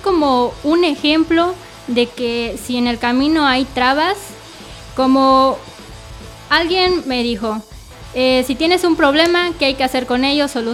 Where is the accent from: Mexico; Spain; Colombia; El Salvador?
Mexico; Chalco, State of Mexico; en las canchas llaneras en Chalco, precisamente de donde yo soy